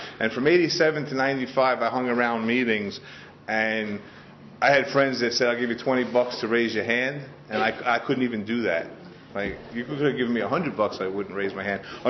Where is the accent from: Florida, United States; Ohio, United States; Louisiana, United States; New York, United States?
New York, United States; Queens; But yeah, I grew up in Queens, and I was one of those people, obviously, that never felt like I belonged.